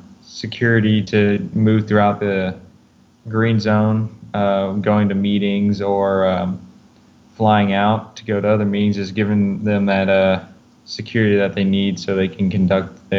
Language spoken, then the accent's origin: English; Derby, United States; also born or lived in Oklahoma; I grew up in Derby. I went to the high school there for a little while. Midway through high school, I moved to Oklahoma.